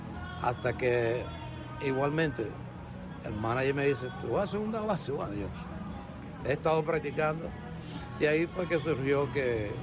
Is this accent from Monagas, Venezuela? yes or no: yes; Quiriquire, Monagas, Venezuela; born there; nací en Venezuela, en el estado Monagas, pueblo llamado Quiriquire o Miraflores. Muy pequeño el pueblo